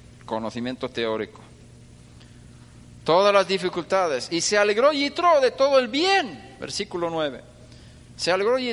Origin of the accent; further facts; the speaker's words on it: Sweden; Hemos vivido ahí como 25 años, más o menos. O 20. No hemos llegado a 25. Pero nos criamos en Suecia.